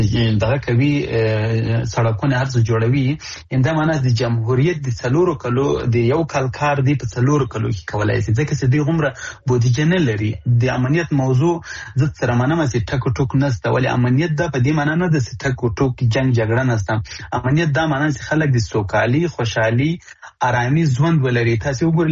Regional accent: Afghanistan; زه د افغانستان د یو بچی په صفت باندې، د دې وطن د یو زوی په صفت باندې

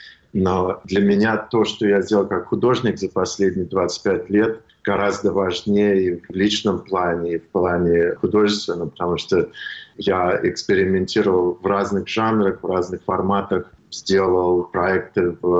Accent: Russia; now in United States; Но это главная причина, почему я уехал из России.

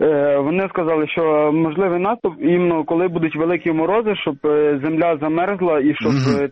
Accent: Khmelnytskyi Oblast, Ukraine; я з Хмельницької області.

